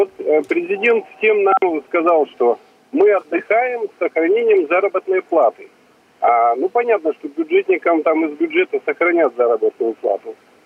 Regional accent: Irkutsk, Irkutsk Oblast, Russia; Я иркутянин. Можно сказать, там, в третьем поколении, а если не больше.

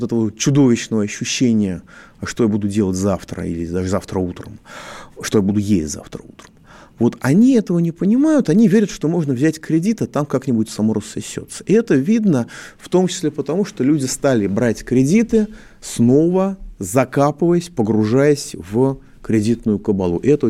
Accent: Moscow, Russia; я москвич

